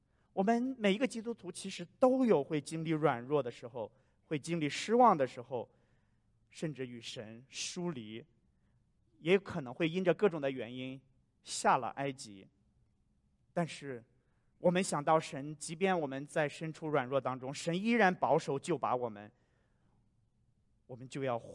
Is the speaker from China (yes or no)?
yes; China; 恐怕这是我们中国人常说的共患难易共富贵难啊。